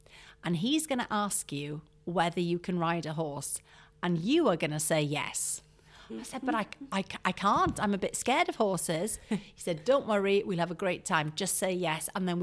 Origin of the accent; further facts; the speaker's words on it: Wales, United Kingdom; I always thought, because I suppose growing up in South Wales, and I was always frustrated and I wanted to live in London and I wanted to be in a city.